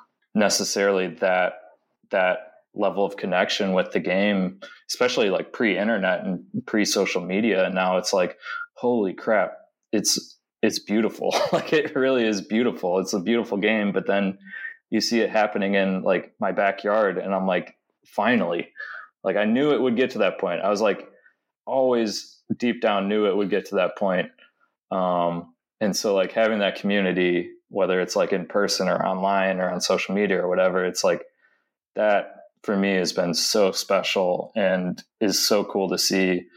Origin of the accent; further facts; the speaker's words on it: Wisconsin, United States; I'm from Wisconsin originally, actually, but I've been down here for the last 6 years.